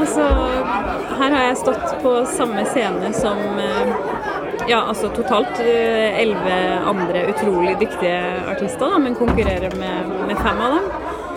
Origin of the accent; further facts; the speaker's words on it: Røros, Trøndelag, Norway; also born or lived in Härjedalen, Sweden; now in Frøya, Norway; Ja, jeg 31 år gammel. Opprinnelig fra Røros og Herjedalen på svensk side, rett over grensa for Røros.